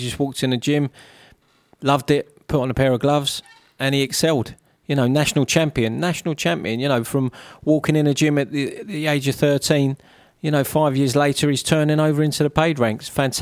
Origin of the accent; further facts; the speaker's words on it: Hackney, London, United Kingdom; we grew up in Hackney, you know, kept off the streets by boxing, local boxing club